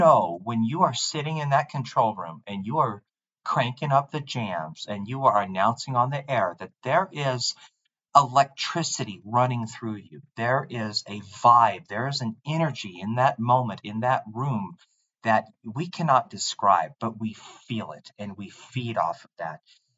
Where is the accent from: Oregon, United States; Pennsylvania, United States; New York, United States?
Oregon, United States; Portland; I was supposed to go to Marshall High School. I grew up in Southeast Portland in the Lentz neighborhood. My neighborhood school was Marshall High School.